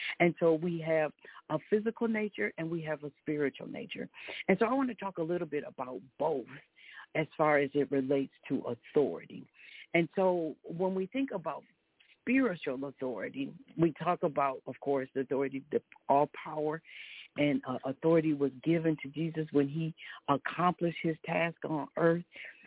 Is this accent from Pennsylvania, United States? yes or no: no; Minnesota, United States; First, my hometown, praise God, is in the news again, Minnesota.